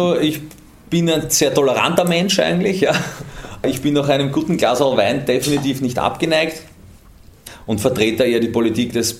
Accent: Vienna, Austria; ich bin Generation Häupl, aufgewachsen in Wien unter seiner Regentschaft

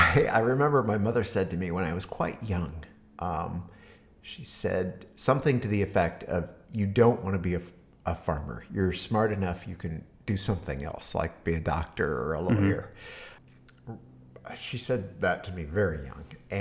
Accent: Harvard, Nebraska, United States; also born or lived in Hastings; Yeah, I was born in Hastings, Nebraska. Grew up in a small town called Harvard, Nebraska. So same as the university.

